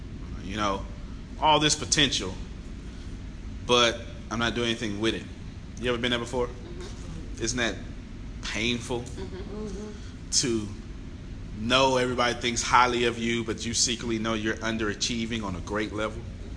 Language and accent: English; Galveston, Texas, United States; 2007, 2008, Hurricane Ike, since I'm from Galveston, Texas, came through